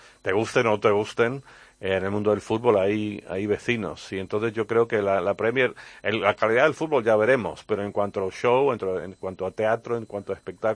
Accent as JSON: {"language": "Spanish", "country": "United Kingdom", "said": "y no digo tanto en España, sino en por ejemplo en Reino Unido, en mi país"}